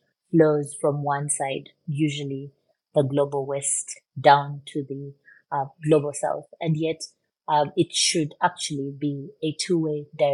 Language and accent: English; Uganda; I was born and raised in Uganda. I went to school in Uganda. I live in Uganda, well, between Uganda and the Netherlands.